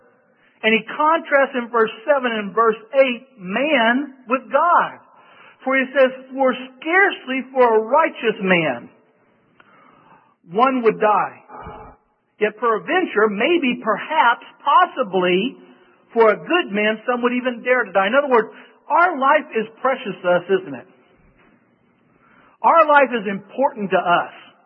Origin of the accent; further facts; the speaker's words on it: United States; born there; also born or lived in Spain; It's my parents' fault that I'm American, right? They were the ones that were Americans that gave birth to me here. And so I'm an American not by choice, but by birth